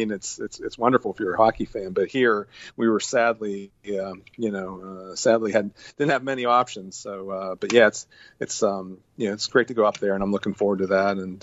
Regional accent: Forest Hills, Pennsylvania, United States; I grew up in Forest Hills, east of the city, and now I'm in Township, so I'm the other way.

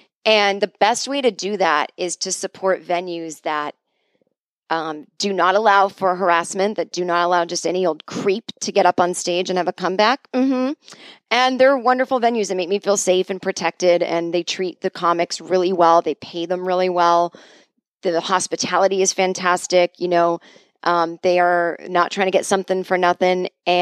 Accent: Boston, Massachusetts, United States; moved away as an adult; now in Los Angeles, United States; And I said, Los Angeles, which still seems so weird because I'm from Boston, but I've literally now lived in Los Angeles, 18 years almost, and I lived in Boston 24.

